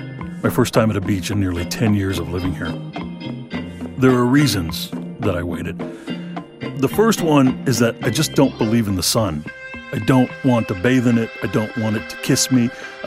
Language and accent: English; Texas, United States; I'm from Texas, and I stayed inside there too, just kind of as a survival skill.